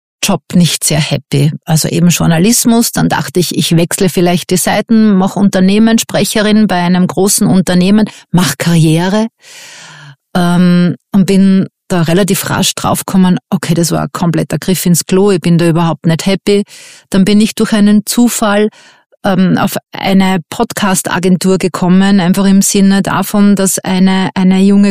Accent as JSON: {"language": "German", "country": "Austria", "said": "Bei uns in Österreich war das noch gar kein Thema."}